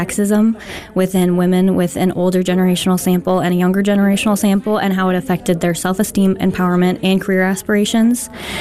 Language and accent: English; Winona, Minnesota, United States; I'm from Winona, Minnesota.